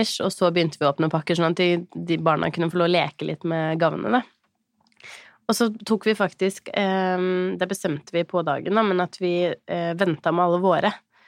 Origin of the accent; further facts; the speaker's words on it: Moelven, Innlandet, Norway; Vi har jo vært hjemme i Moelven.